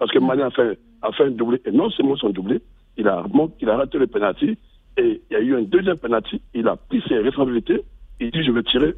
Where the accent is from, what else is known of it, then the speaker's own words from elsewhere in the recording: Brazzaville, Republic of the Congo; moi, je suis Congolais de Brazzaville, c'est vrai